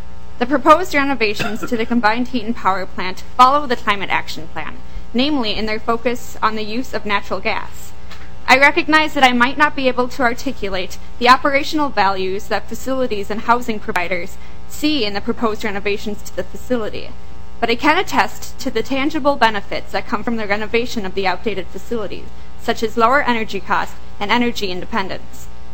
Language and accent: English; Mankato, Minnesota, United States; I'm from Mankato, Minnesota, and I'm a sophomore undergraduate student at the University of Minnesota Twin Cities.